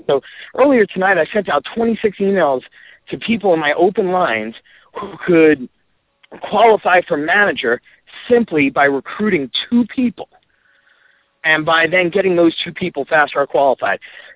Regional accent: Idaho, United States; Well, I got to tell you, I'm from Idaho, but that's okay.

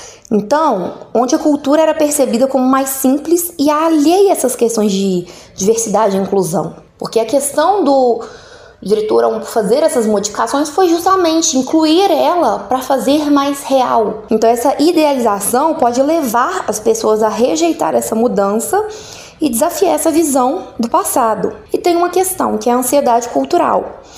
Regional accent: Belo Horizonte, Minas Gerais, Brazil; eu sou mineira de BH, sou estudante de psicologia na UNA, em Morese

